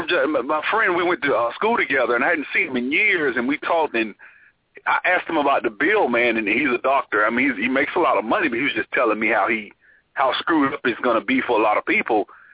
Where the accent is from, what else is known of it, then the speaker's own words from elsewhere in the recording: Montgomery, Alabama, United States; I'm from Gumptown, Montgomery.